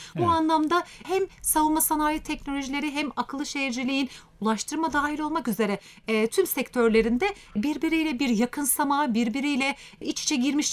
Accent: Denizli, Turkey; 1981 Denizli doğumluyum. Üniversite yıllarına kadar aslında Denizli'de öğrenimim geçti.

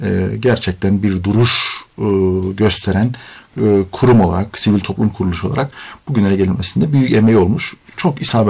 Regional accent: Dörtyol, Hatay, Turkey; born there; Hatay Dört Yol doğumluyum.

